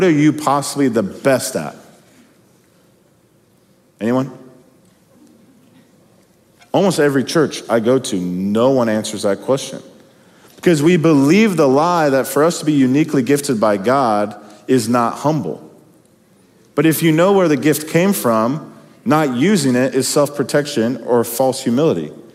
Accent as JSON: {"language": "English", "region": "Kentucky", "country": "United States", "said": "I'm from Kentucky, so Eastern Kentucky is pretty much like District 12 from the Hunger Games."}